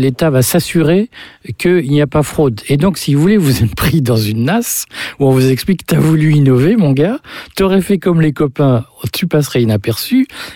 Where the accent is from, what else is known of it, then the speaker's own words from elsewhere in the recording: Flanders, Belgium; Alors, moi je suis flamand